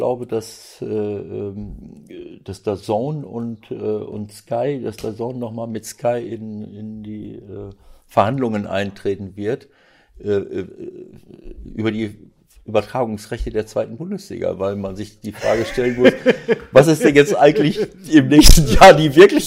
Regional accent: North Rhine-Westphalia, Germany; Über Bielefeld würde mir das Herz bluten aus meiner Heimatregion.

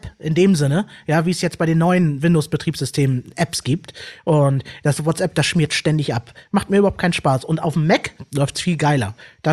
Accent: Turkey; also ich bin Türke

